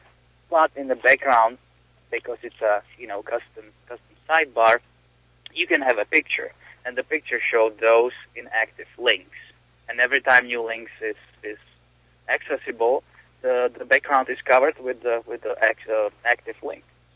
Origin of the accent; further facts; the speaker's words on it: Czechia; English is a second language; moved away as an adult; now in United States; because I'm coming from Czech Republic, we really didn't have a lot there. So I bought my first computer when I was 19, and then I came to U.S. when I was 20